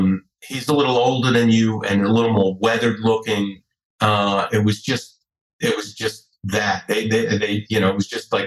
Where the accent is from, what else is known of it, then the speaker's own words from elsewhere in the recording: Brooklyn, New York, United States; I'm from Brooklyn, so, you know, living around mobsters is like I grew up with these people